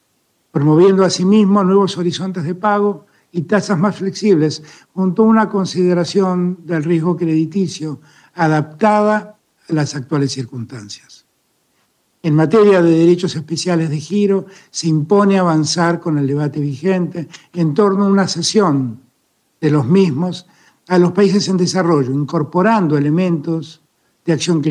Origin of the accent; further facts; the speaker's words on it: Argentina; Agradecemos como argentinos a los países iberoamericanos el respaldo continuo al llamado a la reanudación de las negociaciones